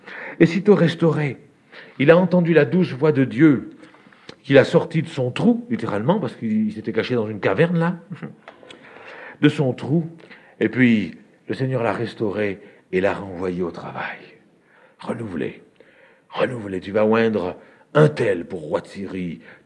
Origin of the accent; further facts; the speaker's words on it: France; Moi, je suis français